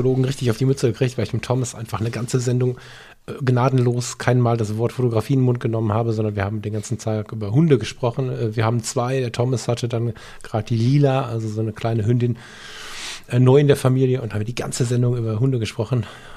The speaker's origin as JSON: {"language": "German", "town": "Ratingen", "region": "North Rhine-Westphalia", "country": "Germany", "said": "also dieser Ort gehört so ein bisschen zu meiner Heimat. Wir Ratinger leben zur Hälfte im Ruhrgebiet und zur anderen Hälfte in Düsseldorf."}